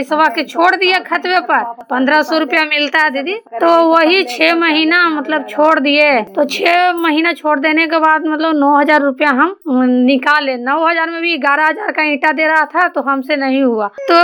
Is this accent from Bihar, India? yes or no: yes; Balwa, Bihar, India; मैं गांव बलवा से बोल रही हूँ, पोस्ट भोजपुर थाना नगर नौसा जिला नालंदा के निवासी हूँ